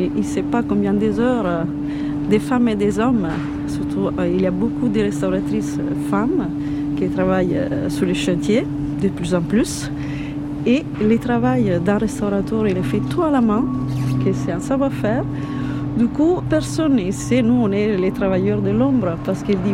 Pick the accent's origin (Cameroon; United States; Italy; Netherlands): Italy; French is a second language; now in France; je suis italienne, je suis restauratrice, conservatrice de monuments historiques.